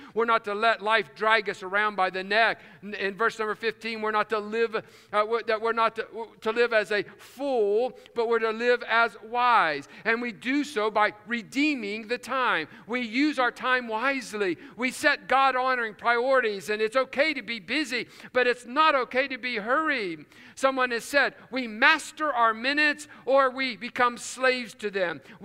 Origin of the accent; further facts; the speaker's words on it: West Virginia, United States; I grew up in West Virginia where they do not always use correct English. And it's my heritage.